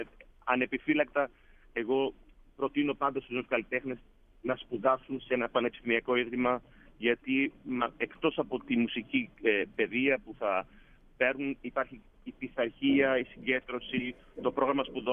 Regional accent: Greece; first language Greek; Και ήδη σε αυτήν την ηλικία που βρίσκομαι μιλάω 5 γλώσσες μαζί με τα ελληνικά που είναι η μητρική μου.

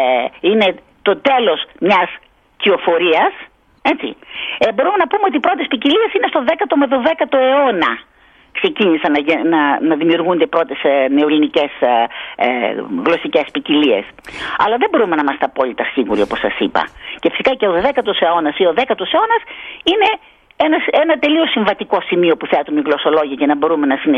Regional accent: Thessaloniki, Central Macedonia, Greece; Εγώ που δεν ήμουν από εδώ, που ήμουν από Θεσσαλονίκη

